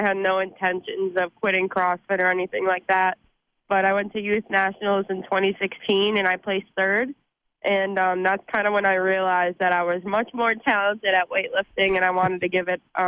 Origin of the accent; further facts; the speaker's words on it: Rochester, Michigan, United States; I currently am actually moving to Berkeley, but I grew up in Rochester for the most part.